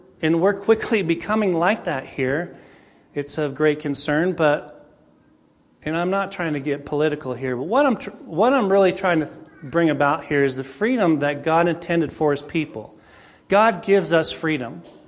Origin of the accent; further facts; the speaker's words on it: United States; born there; I am an American by birth. I am patriotic to an extent, but it saddens me to see our country in the state that it's in.